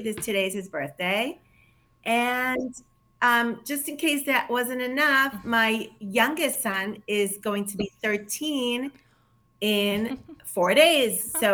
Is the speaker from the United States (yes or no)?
no; Israel; I grew up in Israel. My family made Aliyah when I was 7 and a half. Wow. So I'm really Israeli.